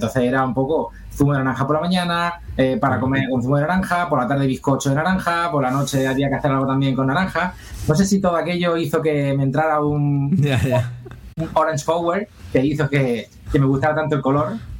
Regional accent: Andalusia, Spain; also born or lived in Valencia; yo nací en Valencia, en realidad, aunque vivo en Andalucía desde los 9 años, pero nací en Valencia

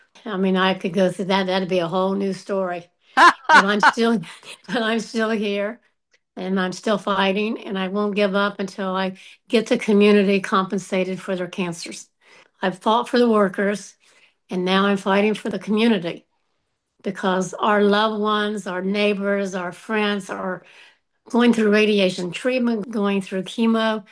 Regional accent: Appalachia, United States; We're Appalachian people, and we work, and we take care of our own.

